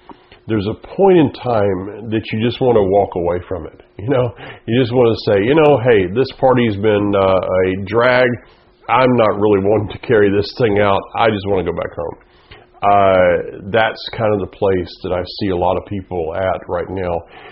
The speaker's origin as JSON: {"language": "English", "region": "the South", "country": "United States", "tie": "born or raised there", "said": "Though I grew up in the South, I really could care less what color you are."}